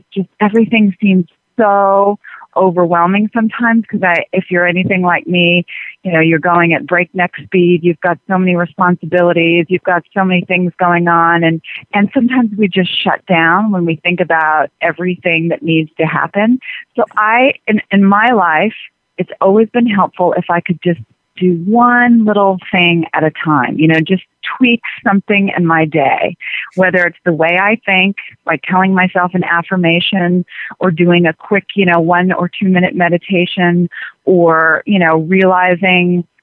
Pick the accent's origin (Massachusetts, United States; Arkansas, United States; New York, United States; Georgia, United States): Georgia, United States; Atlanta; born or raised there